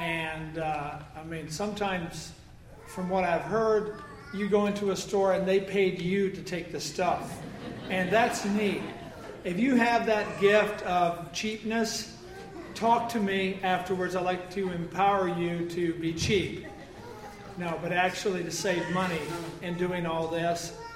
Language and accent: English; Iowa, United States; I grew up in Iowa. And if you're familiar with Iowa, it's the caucus state.